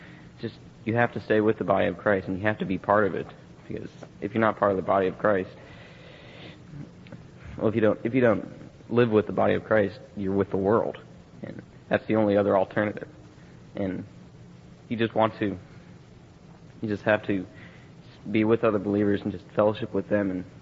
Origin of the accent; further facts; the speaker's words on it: Columbus, United States; I'm 16. I'm from Columbus.